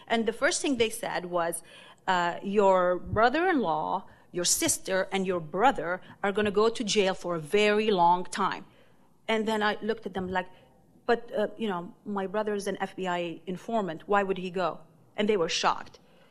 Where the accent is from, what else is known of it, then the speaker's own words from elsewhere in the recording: Lebanon; moved away; this is bringing memories from my growing up in Lebanon.